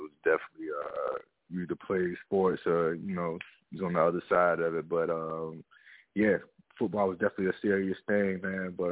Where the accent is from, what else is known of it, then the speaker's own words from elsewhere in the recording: Valdosta, Georgia, United States; I'm from Valdosta, Georgia, a little over 3 hours south of Atlanta.